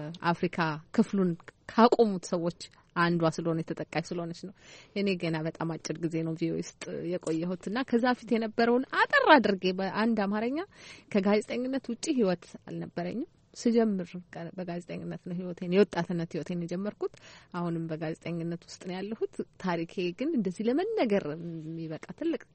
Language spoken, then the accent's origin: Amharic; Dire Dawa, Ethiopia; now in Addis Ababa, Ethiopia; ድሬዳዋ ነው ተወልጄ ያደኩት እዛ ድሬዳዋ ነው እንግዲህ መጀመሪያ ደረጃ ትምህርቴን የተማርኩት ከዛ በኋላ አዲስ አበባ ስመጣ